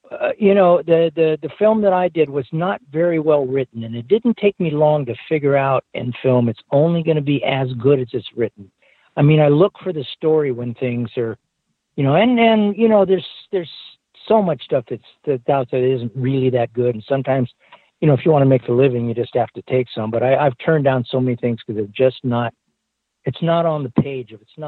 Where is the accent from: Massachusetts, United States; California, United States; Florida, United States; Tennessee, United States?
California, United States; Los Angeles; I grew up in Los Angeles, but we grew up in the San Fernando Mountains. So we had horses